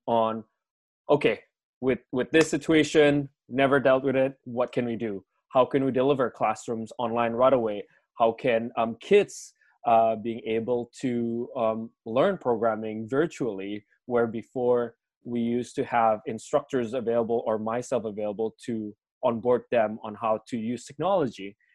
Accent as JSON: {"language": "English", "country": "Indonesia", "said": "but also for my hometown, because I'm from Indonesia, and every country dealt with the situation differently."}